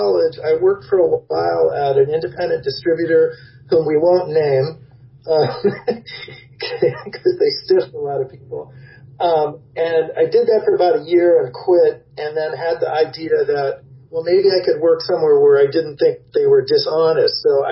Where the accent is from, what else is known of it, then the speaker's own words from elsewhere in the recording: San Diego, California, United States; now in Chicago, United States; Now I live in Chicago. I grew up in San Diego.